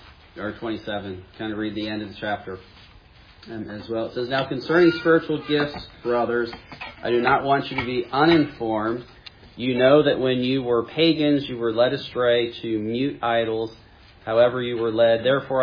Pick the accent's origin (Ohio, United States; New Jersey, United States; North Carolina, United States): North Carolina, United States; Fayetteville; Where are you from, Fayetteville? And they're like, you know, it's like right outside Fort Bragg